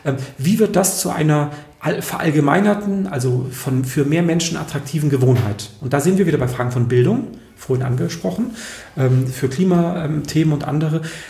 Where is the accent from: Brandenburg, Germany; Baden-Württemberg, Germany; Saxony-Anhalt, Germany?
Baden-Württemberg, Germany; Mainau; also born or lived in Frankfurt am Main; ich bin auf der Insel Mainau aufgewachsen, im Bodensee, auf dieser grünen Insel, ich habe früh ein Umweltbewusstsein entwickelt und ich fand das schrecklich, wie ich dann in Frankfurt am Main gelebt habe